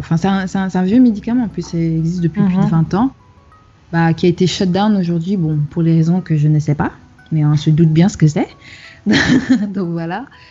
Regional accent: Cameroon; Moi, je sais qu'au Cameroun, à l'époque où j'ai grandi au Cameroun

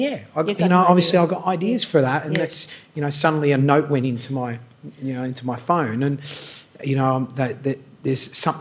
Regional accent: Australia; Well, I'm an Aussie boy.

